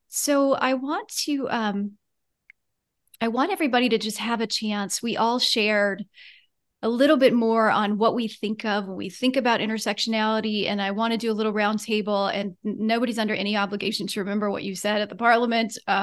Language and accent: English; Georgia, United States; I grew up in the Deep South in Georgia, was raised as a Southern Baptist